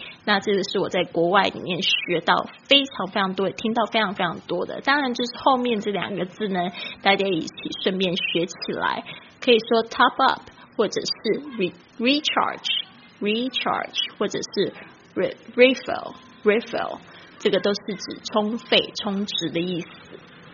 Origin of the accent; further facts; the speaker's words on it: China; now in Taiwan; 一讲妖呢大家就会知道我是从大陆来的。